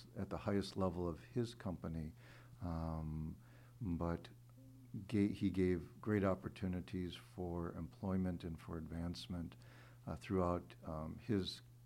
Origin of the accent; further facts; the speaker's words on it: Los Angeles, California, United States; born there; I was born in Los Angeles, California, September 15th, 1956.